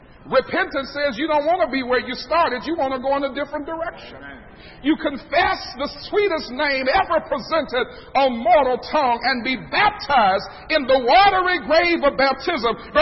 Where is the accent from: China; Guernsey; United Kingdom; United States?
United States; Don't think that because I'm from the States, we've got it so much better.